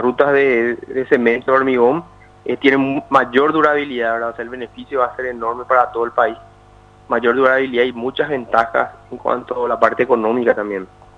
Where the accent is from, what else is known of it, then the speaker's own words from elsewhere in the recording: Paraguay; somos todos los paraguayos